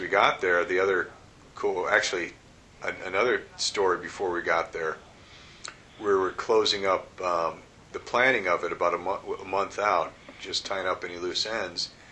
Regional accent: Chicago, Illinois, United States; And we're like, oh, no, no, we're from Chicago.

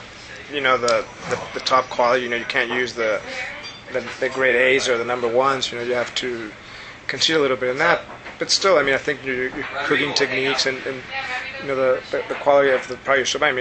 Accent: Mexico; when I was growing up in Mexico

